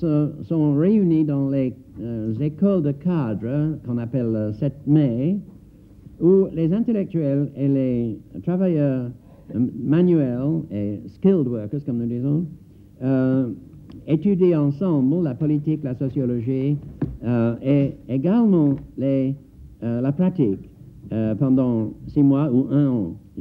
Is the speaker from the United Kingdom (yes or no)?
yes; England, United Kingdom; French is a second language; Nous avons chez nous en Angleterre l'expression biological engineering, la technologie biologique.